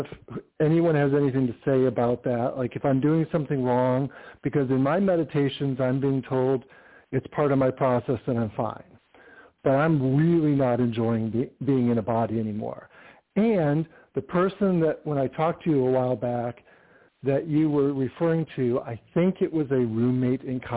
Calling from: California, United States; I'm in California.

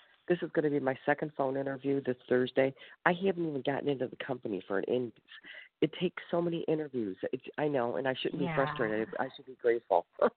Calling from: Ohio, United States

